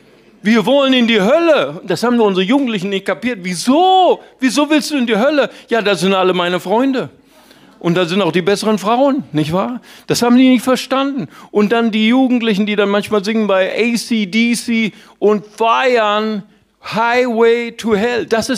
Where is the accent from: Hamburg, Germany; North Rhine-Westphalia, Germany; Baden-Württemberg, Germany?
North Rhine-Westphalia, Germany; ich komme ja aus dem Rheinland, nicht wahr?